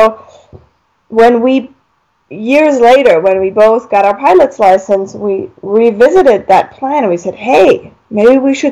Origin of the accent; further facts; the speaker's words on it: Germany; I grew up in Germany, and my dad and I, we always traveled a lot.